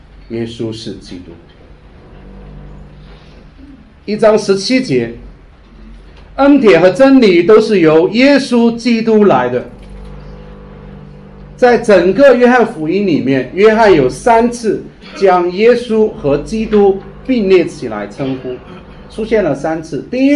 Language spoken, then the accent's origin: Chinese; Sichuan, China; 甚至到了最后连老爸都不叫了，我们四川人叫老汉儿